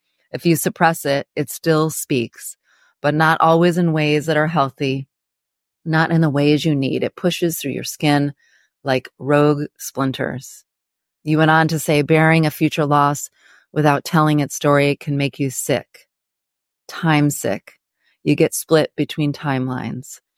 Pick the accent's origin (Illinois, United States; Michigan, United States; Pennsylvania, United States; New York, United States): Michigan, United States; Ann Arbor; and of course my hometown, Ann Arbor. Go Blue.